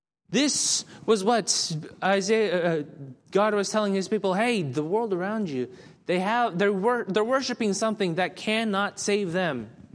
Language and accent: English; the South, United States; Growing up in the South, my family watched a lot of football.